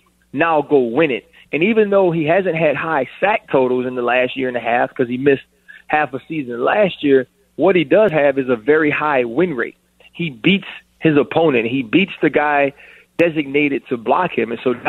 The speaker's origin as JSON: {"language": "English", "town": "New Orleans", "region": "Louisiana", "country": "United States", "said": "And I'm from New Orleans, bro. I'm from a time where you got to fight, right?"}